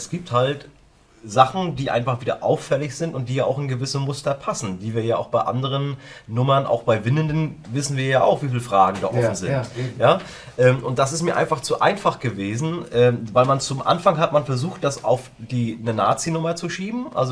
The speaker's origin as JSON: {"language": "German", "country": "Iran", "said": "Also warum habe ich als Iraner"}